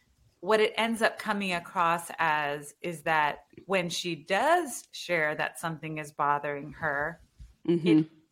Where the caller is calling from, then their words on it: Houston, Texas, United States; I'm in Houston.